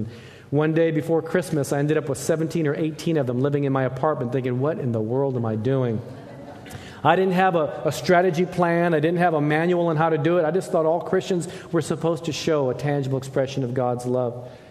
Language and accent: English; San Diego, California, United States; also born or lived in Japan; even though I was born in Japan, grew up in San Diego for my younger years